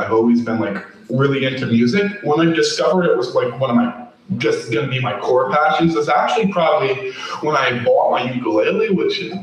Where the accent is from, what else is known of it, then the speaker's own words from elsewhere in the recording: Jacksonville, Florida, United States; I'm 16 and I'm from Jacksonville, born and raised here.